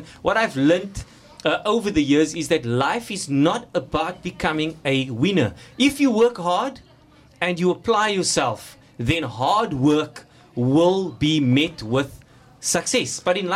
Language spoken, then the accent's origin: English; Mitchell's Plain, Western Cape, South Africa; I come from humble beginnings. I grew up in Rocklands, Mitchell's Plain, where my student Lance actually comes from. And I rose from there.